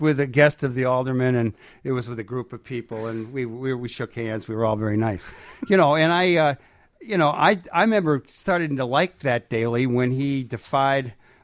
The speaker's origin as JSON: {"language": "English", "region": "New England", "country": "United States", "tie": "born or raised there", "said": "And I grew up in New England. I wanted to be in the Marines."}